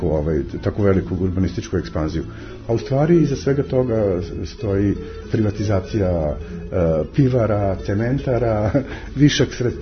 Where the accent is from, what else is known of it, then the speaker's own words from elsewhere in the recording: Loznica, Šumadija and Western Serbia, Serbia; born there; also born or lived in Belgrade; now in Novi Sad, Serbia; Ja sam rođen u Loznici, živeo sam u Beogradu, tamo sam studirao istoriju umetnosti, a tu sam došao oko 90. godine.